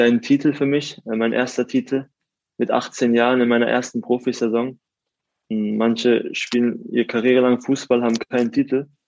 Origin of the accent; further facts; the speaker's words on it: Karlsruhe, Baden-Württemberg, Germany; Aus Karlsruhe bin ich in der Südstadt aufgewachsen